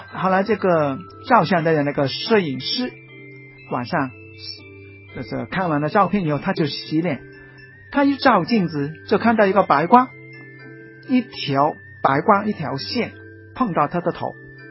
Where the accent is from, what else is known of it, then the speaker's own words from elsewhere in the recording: Tai O, Hong Kong; 我生在大澳，也小学的时候也长在大澳。我们的学校是一个很破落的小学校，那大澳是一个很落后的小乡村。